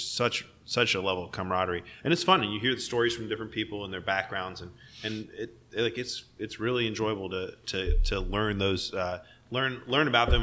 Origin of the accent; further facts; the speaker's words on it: Fayetteville, United States; I grew up here in Fayetteville.